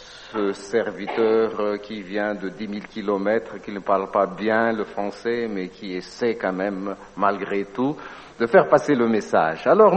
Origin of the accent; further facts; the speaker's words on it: Madagascar; des traditions qui existe chez nous à Madagascar